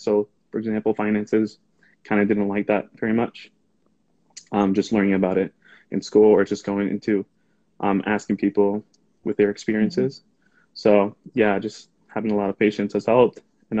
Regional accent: Grand Rapids, Michigan, United States; I'm 21 years old, and I was born and raised here in Grand Rapids.

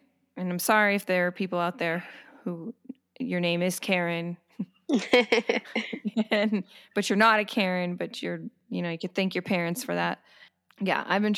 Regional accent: San Bernardino, California, United States; I grew up in San Bernardino.

